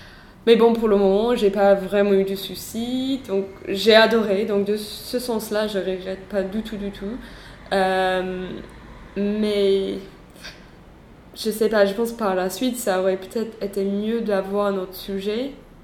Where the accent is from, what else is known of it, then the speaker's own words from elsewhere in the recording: England, United Kingdom; French is a second language; now in France; En France, je pense que ça va tant que je suis anglaise